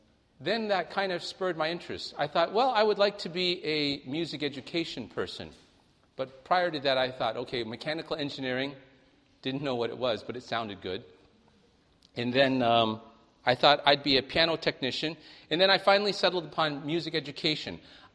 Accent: Toronto, Ontario, Canada; also born or lived in Singapore; I left Singapore before I was two. I grew up in Toronto, Canada, which is why my English is more pure than some people who are a little south of Canada.

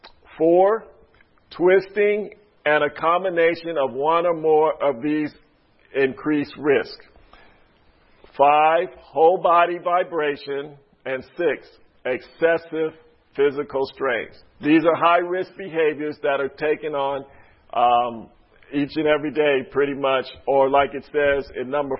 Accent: California, United States; I'm from California, you think the beach runs all up and down the coast, and you just think of all that sand.

